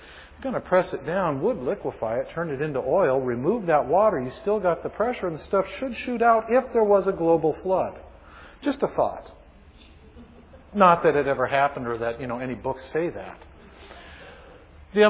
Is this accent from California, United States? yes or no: yes; Bishop, California, United States; Oldest living trees over in my hometown of Bishop, the bristlecones.